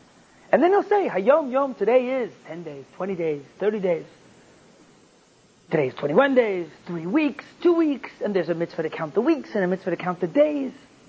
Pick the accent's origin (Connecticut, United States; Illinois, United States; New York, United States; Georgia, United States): New York, United States; New York City; You know, I grew up in New York City